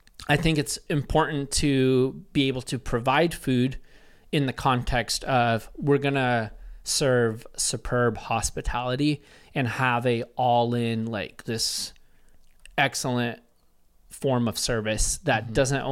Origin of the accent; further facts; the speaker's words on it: Bellingham, Washington, United States; So I was like, whoa, that's from my hometown, from Bellingham.